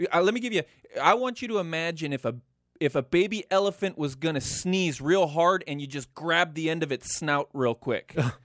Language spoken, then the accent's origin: English; Idaho, United States; now in California, United States; I am from Idaho.